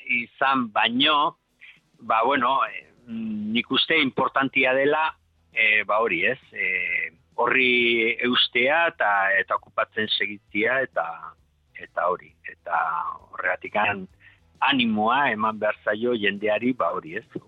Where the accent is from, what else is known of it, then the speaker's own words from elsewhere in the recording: Pamplona, Navarre, Spain; bueno, ni Iruñakoa naiz